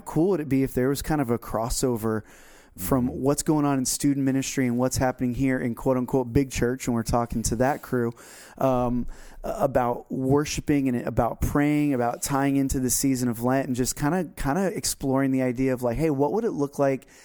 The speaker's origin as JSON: {"language": "English", "region": "Florida", "country": "United States", "tie": "born or raised there", "said": "we grew up in Florida, so it was easier for us"}